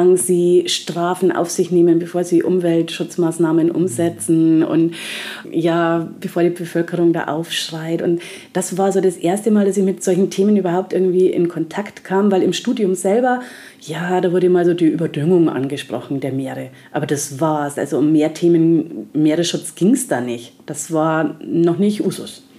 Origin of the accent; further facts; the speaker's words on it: Bavaria, Germany; now in South Africa; ich komme ja ursprünglich aus Bayern. Das war irgendwie ganz weit weg.